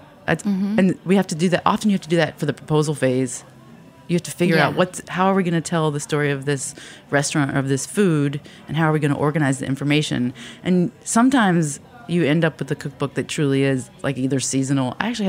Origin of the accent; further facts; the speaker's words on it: Philippines; I am a Filipino.